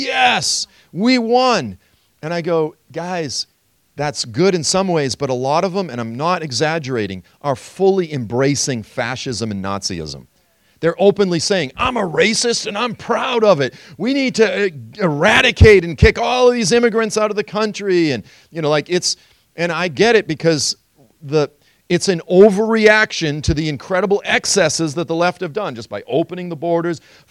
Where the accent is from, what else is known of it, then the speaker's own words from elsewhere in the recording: Massachusetts, United States; Of course, I was from Massachusetts, so they were like gods, basically. I literally had a bronze bust of JFK on my family mantle.